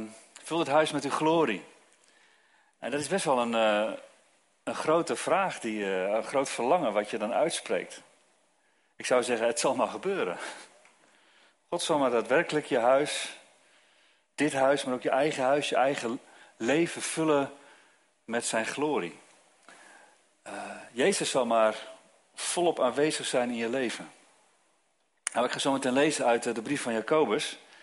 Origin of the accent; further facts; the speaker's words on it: Ede, Gelderland, Netherlands; ik kom uit Ede.